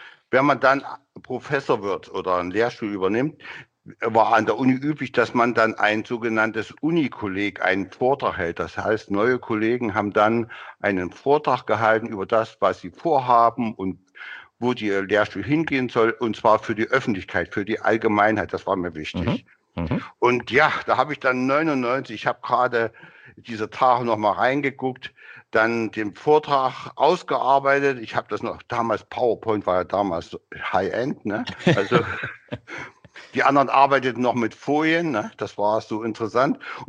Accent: Gera, Thuringia, Germany; born there; also born or lived in Karl-Marx-Stadt; Ich bin Jahrgang 56, geboren in Gera, habe danach in, wie hieß es so schön im Sächsischen, in Karl-Marx-Stadt studiert.

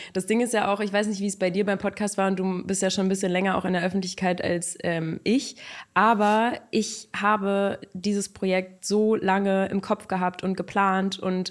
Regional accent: Duisburg, North Rhine-Westphalia, Germany; Und ich komme ja ursprünglich aus Duisburg.

